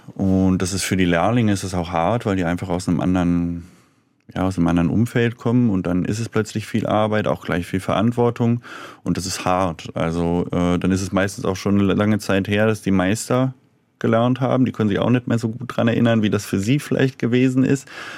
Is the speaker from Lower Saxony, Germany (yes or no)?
yes; Hanover, Lower Saxony, Germany; Ja, genau, ich komme eigentlich aus Hannover.